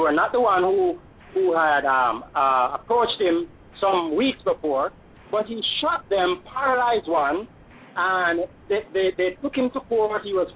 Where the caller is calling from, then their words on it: Florida, United States; I'm calling from Florida.